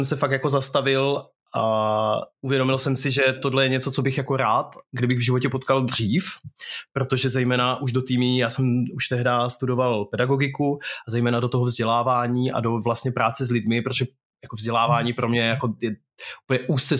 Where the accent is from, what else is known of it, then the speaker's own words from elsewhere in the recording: Zlín Region, Czechia; protože já jsem vyrůstal jednak na malý vesnici na Valašsku